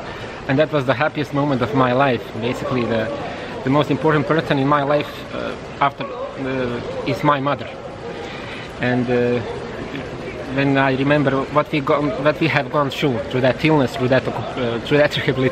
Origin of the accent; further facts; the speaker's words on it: Kozarska Dubica, Republika Srpska, Bosnia & Herzegovina; English is a second language; And thanks to good people from my hometown, basically the head imam of Medžlis Bosanska Dubica, and I was sent to Sarajevo, to clinical center.